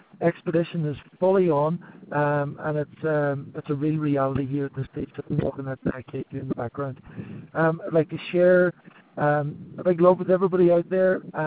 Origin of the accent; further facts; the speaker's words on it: Ireland; It was a bit of a surreal experience being here as an Irishman.